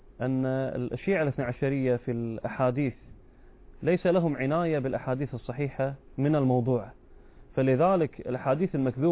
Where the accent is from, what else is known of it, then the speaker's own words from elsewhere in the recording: Kuwait; عندنا في الكويت